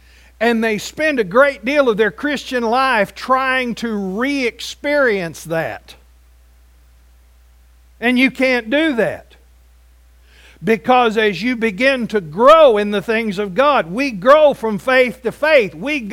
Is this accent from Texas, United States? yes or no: yes; Andrews, Texas, United States; when I was a little kid growing up in Andrews, Texas, one of the highlights of growing up was getting to go to Whackers.